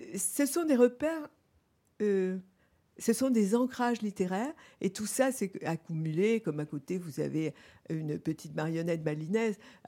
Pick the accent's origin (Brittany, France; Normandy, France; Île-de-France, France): Brittany, France; Lorient; born there; Saint-Gérant avait été construit à Lorient, ma ville natale, port de la Compagnie des Indes au XVIIIe siècle.